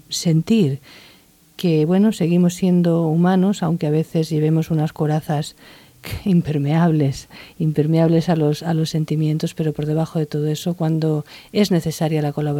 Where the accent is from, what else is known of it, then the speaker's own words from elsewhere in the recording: Valls, Catalonia, Spain; also born or lived in Valencia; Yo nací efectivamente en la Plaza de Valls, en la Plaza Mayor, y ahí he vivido hasta que tuve 30 años, aunque es cierto que me desplacé a Valencia a continuar mis estudios universitarios, pero ahí ha estado viviendo mi familia, ahí está la casa familiar